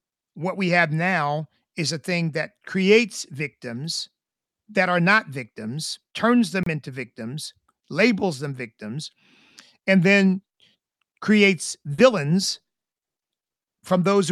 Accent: United States; I'm an American. I'm a patriot. I'm a Christian. I'm grateful to God every day of my life for this country

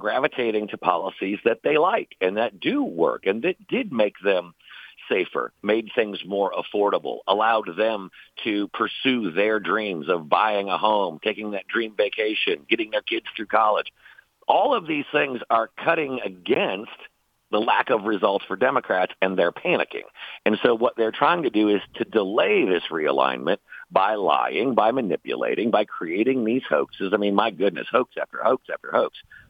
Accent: Midwest, United States; so many communities where I grew up in the Midwest that were reliant on heavy manufacturing

